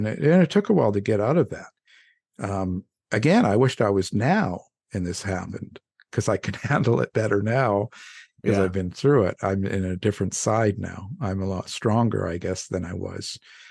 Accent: Canada; well, I'm just a Canuck. I'm from Kanakistan.

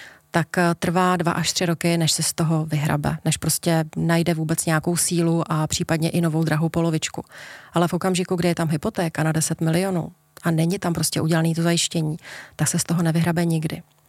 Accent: Neratovice, Central Bohemian Region, Czechia; bylo mi nějakých 19. No a nejbližší okresní město, protože já jsem z Neratovic, tak byl Mělník.

